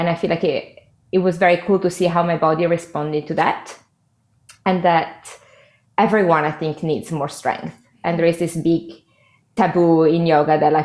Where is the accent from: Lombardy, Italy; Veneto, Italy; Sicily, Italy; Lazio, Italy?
Veneto, Italy; Padua; Close to Venice, Padova.